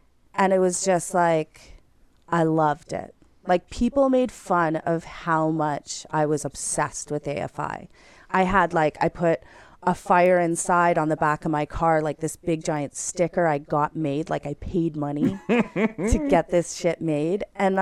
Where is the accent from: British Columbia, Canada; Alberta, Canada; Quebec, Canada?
Alberta, Canada; Edson; Oh, no, I was born in Edson. I'm from Edson, but same diff.